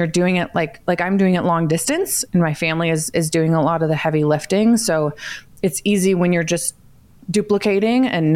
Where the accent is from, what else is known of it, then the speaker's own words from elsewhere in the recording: Iowa, United States; now in Denver, United States; So like I said, I'm in Denver, but my family is all in Iowa. I'm originally from Iowa.